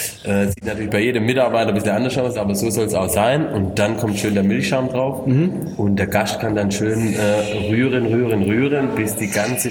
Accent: Nufringen, Baden-Württemberg, Germany; Ich komme aus Nufringen.

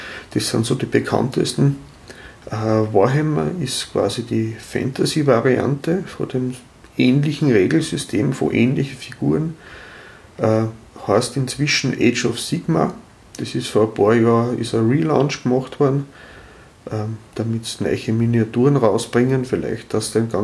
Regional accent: Bad Ischl, Upper Austria, Austria; ich bin aus Bad Ischl

